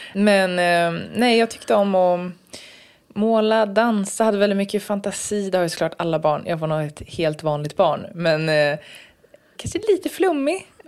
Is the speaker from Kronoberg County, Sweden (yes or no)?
no; Norrköping, Östergötland, Sweden; also born or lived in Kolmården; jag föddes utanför Kolmården och flyttade en del när jag var liten, men mycket av släkt och sådär är Norrköping.